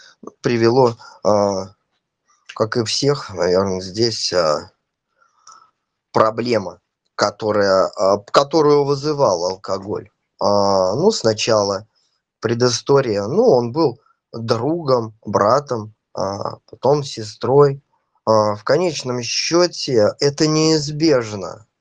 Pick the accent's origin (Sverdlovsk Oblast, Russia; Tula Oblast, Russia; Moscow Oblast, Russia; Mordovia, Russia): Mordovia, Russia; я алкоголик из Мордовии.